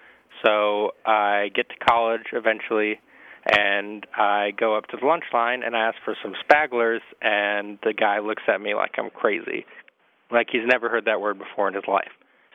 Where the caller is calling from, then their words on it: Abilene, Texas, United States; I'm calling from Abilene, Texas.